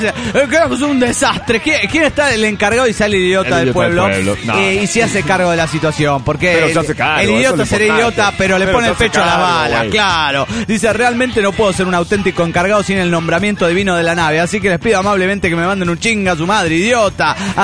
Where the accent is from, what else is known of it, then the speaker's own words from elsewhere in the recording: Argentina; Hola, ¿cómo están, amigos? … de Argentina.